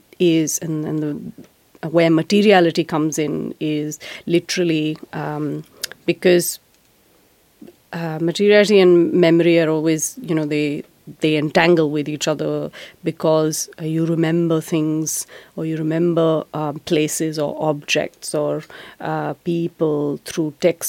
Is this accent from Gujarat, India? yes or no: yes; Kutch, Gujarat, India; born there; I was born in Kutch. My wow. mother's family is from Kutch.